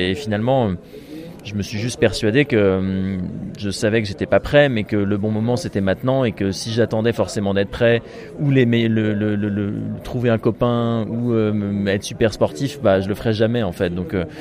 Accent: Rouen, Normandy, France; qui lui était parti de Rouen, qui est ma ville natale en Normandie

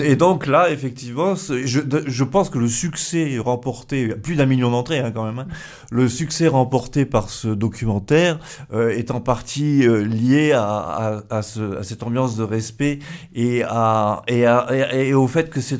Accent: Grand Est, France; Salut camarade, je suis Lorrain, je tenais à le dire.

